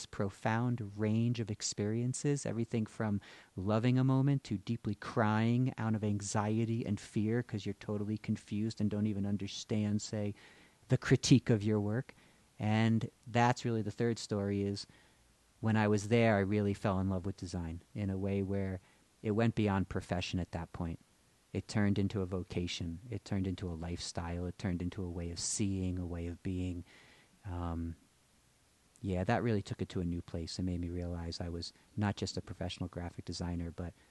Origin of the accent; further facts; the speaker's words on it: Massachusetts, United States; I was living in Boston. I was raised in Massachusetts, and I was in my mid-20s and hadn't lived anywhere else.